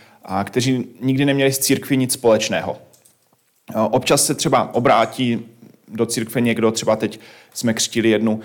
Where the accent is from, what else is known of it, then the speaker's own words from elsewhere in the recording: Havířov, Moravian-Silesian Region, Czechia; Já jsem z Havířova, což je takové středně menší město